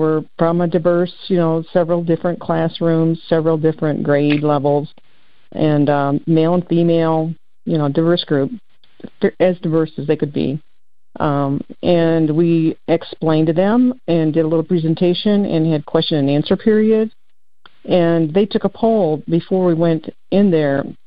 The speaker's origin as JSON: {"language": "English", "town": "Paw Paw", "region": "Michigan", "country": "United States", "tie": "born there", "said": "And I was born in Pawpaw."}